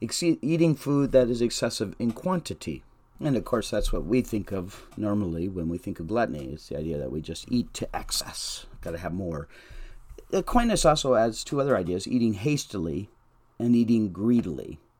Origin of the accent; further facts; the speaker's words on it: United States; as particularly American Christians, that we not overuse our material abundance for our own pleasures